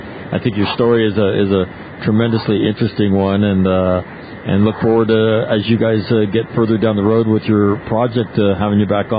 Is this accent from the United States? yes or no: no; Ireland; as an Irishman with Irish ancestors